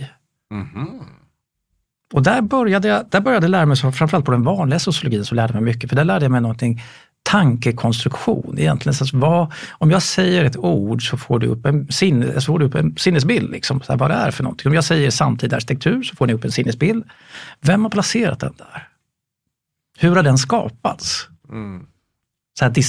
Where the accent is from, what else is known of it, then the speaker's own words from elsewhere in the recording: Djursholm, Stockholm County, Sweden; Började banan här på Söder. Sen blev det Sollentuna centrum. Och sen så landade vi i träförorten i Djursholm. Och där växte jag upp också